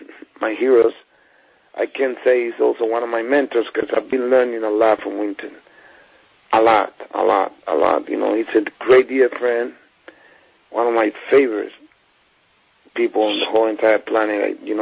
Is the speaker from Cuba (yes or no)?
yes; Cuba; now in New York City, United States; I grew up playing bata in Cuba, rumba and all